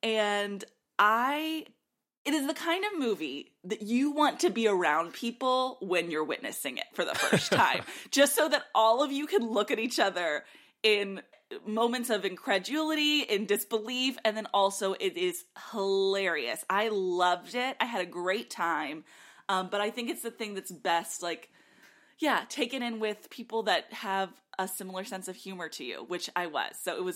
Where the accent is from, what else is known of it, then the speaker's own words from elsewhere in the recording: Nashville, Tennessee, United States; Let me introduce myself. … I am still from Nashville, Tennessee.